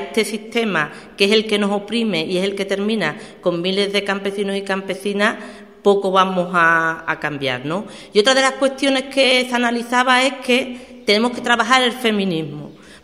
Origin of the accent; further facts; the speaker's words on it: El Coronil, Andalusia, Spain; igual que en mi pueblo, El Coronil, un pueblecito de 5.000 habitantes